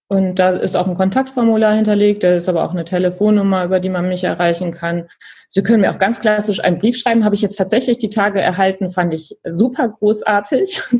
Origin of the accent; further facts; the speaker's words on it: Wermelskirchen, North Rhine-Westphalia, Germany; also born or lived in Remscheid; Ja, ich bin Wermelskirchnerin durch und durch. Ich bin zwar tatsächlich in Remscheid geboren, aber direkt mit ein paar Monaten nach Wermelskirchen übergesiedelt und mit meiner Familie und bin hier aufgewachsen.